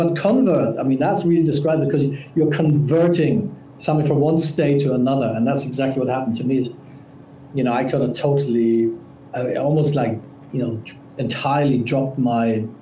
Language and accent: English; Germany; English is a second language; moved away as an adult; I was born and brought up in Germany.